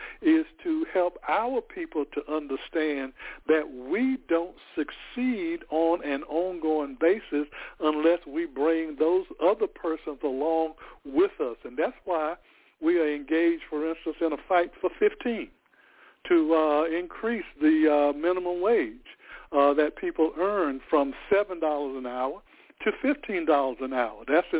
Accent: LaGrange, North Carolina, United States; That is one that I have been involved in since I was a teenager growing up in LaGrange, North Carolina, carrying that to New York and all over the country

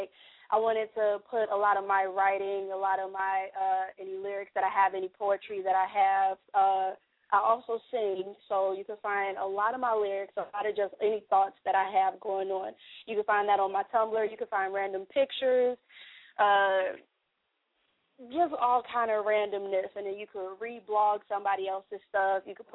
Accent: Chicago, Illinois, United States; But born and raised in Chicago. So that's where I'm at.

